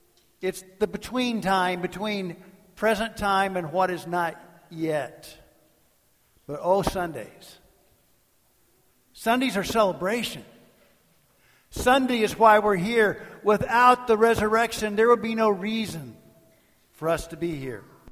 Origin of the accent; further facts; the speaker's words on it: Kentucky, United States; Now, I'm from Kentucky, and you know, in Kentucky, basketball is a big deal.